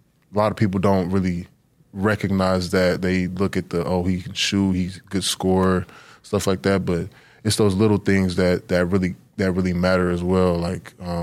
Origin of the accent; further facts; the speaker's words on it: New York, United States; born there; Then he came back to the States, met my mother, and I was born in New York.